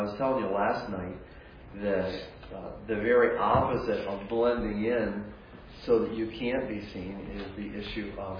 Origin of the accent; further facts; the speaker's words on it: Pennsylvania, United States; Because I'm from Pennsylvania, and because we have hunting camps